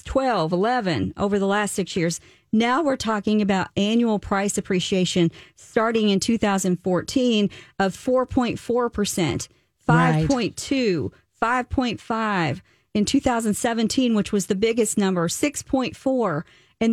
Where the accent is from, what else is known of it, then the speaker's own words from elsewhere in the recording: the South, United States; Okay, so I am from the South. I do like spicy food.